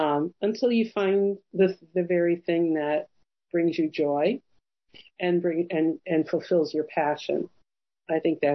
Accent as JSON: {"language": "English", "town": "Chicago", "region": "Illinois", "country": "United States", "tie": "born or raised there", "moved": "yes", "lives_now": "Charlottesville, United States", "said": "I grew up in Chicago, moving from the Chicago suburbs to Charlottesville, Virginia was unheard of."}